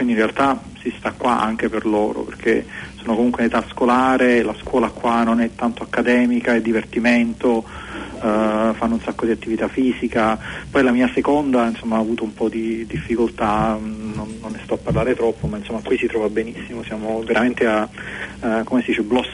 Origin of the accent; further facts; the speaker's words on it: Palermo, Sicily, Italy; born there; Io sono nato a Palermo.